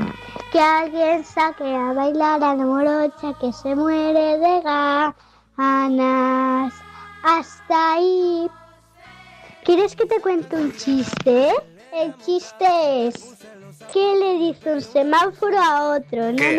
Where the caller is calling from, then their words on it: Vidreres, Catalonia, Spain; de Vidreras.